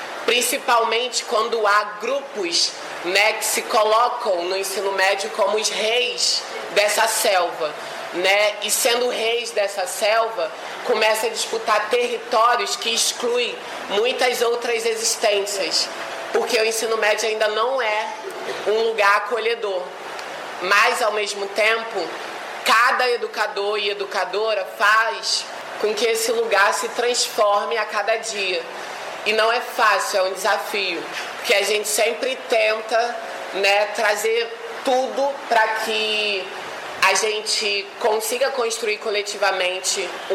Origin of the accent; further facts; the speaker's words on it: Rio de Janeiro, Brazil; Eu também sou da Maré